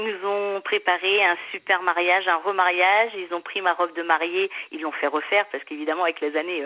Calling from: Nouvelle-Aquitaine, France; j'ai 45 ans et je viens de New York dans le 79.

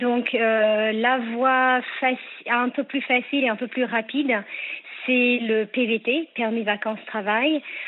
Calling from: Toronto, Ontario, Canada; Alors moi, je suis à Toronto. En fait, Toronto même, d'ailleurs. Mais c'est en Ontario. Donc, on est voisins des Québécois.

